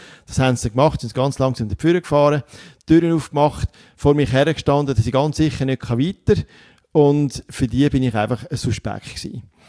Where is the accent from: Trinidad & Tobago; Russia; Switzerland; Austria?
Switzerland; Also bei uns in der Schweiz ist es am anstrengendsten zum Fahren mit dem Rollstuhl